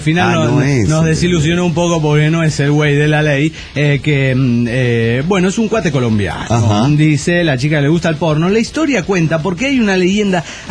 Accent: Puebla, Mexico; de Puebla, México.

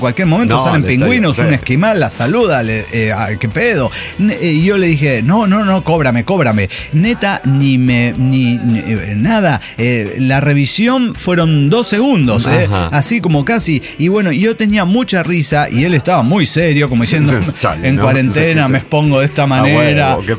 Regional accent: Guadalajara, Jalisco, Mexico; Pero soy la enfermera tapatía.

